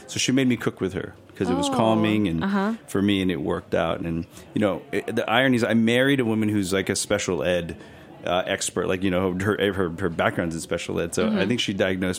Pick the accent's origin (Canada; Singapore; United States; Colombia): United States; Los Angeles, California; So I was a kid born in L.A. I was born and raised in East L.A. And we still live on the east side of L.A. to today, right?